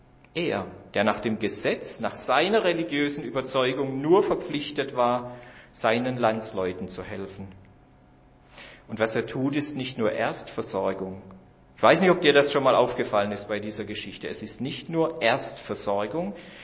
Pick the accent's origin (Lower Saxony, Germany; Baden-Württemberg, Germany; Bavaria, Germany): Baden-Württemberg, Germany; Gechingen; Wir Christen in Deutenbach und Stein und Nürnberg und Gechingen, wo ich herkomme, wir machen den Unterschied.